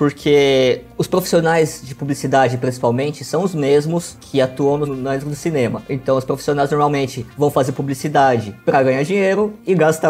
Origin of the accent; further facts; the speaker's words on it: São Paulo, Brazil; A faculdade é em Santo Amaro e eu sou do ABC.